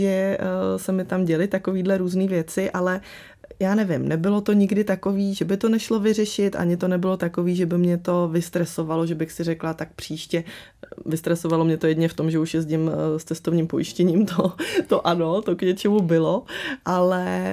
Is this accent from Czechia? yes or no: no; Slovakia; protože jsem ze Slovenska, tak samozřejmě jsme cestovali na Slovensko každý rok.